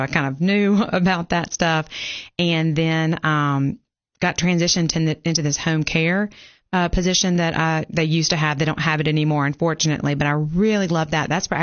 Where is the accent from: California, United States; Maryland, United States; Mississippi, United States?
Mississippi, United States; Jackson; I grew up in Jackson, which okay. is, you know, the state capital. It's a city. It's a larger city. Nothing like Nashville, but, you know, it definitely was, larger than Grimsley.